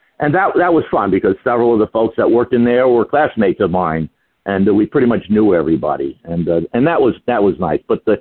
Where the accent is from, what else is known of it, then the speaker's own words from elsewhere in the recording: New York, United States; I found a card for a woman in my hometown. It's a very small hometown out in Long Island. We only had 2,000 people, so this was very small.